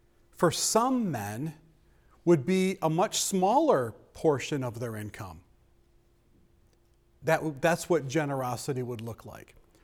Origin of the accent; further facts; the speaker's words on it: United States; it is a heart issue, especially for us as American.